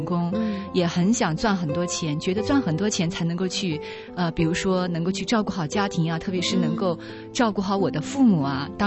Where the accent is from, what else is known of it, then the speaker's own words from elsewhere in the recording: Xinjiang, China; moved away as an adult; 其实我从新疆来到南方呢已经有十多年了，将近20年了